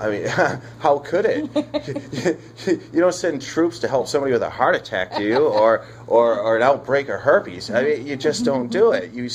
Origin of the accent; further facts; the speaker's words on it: Maine, United States; my grandparents played a very important role in my life in rural Maine, growing up in Washington County.